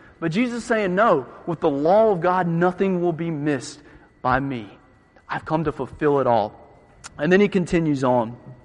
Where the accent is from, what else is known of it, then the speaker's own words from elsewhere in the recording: Georgia, United States; I grew up in South Georgia, about Austin, kind of the Bible Belt area, I would say.